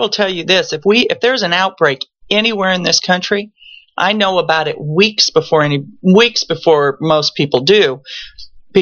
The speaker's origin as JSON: {"language": "English", "region": "California", "country": "United States", "tie": "born or raised there", "also_born_or_lived": "Pilot Point, Texas", "said": "I was an OC girl before the OC was known for what it is now. But yeah, I was raised in Southern California. My family's still out there. And then I was in Texas for about 15 years."}